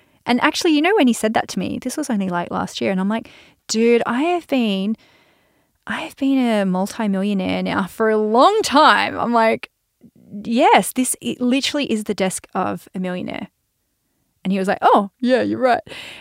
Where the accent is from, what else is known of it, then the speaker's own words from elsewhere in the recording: Australia; accent: Aussie; I'm Australian. Oh, I don't know if you've noticed. I'm Australian, mate. I'm an Aussie. But when I first started my business, I was like, oh, my accent's so Aussie.